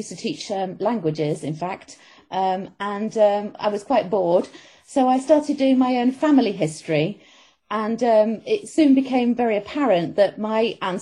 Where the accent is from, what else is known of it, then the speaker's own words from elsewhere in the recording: Manchester, North West England, United Kingdom; And my Italian family, who were in Manchester, because I'm from Manchester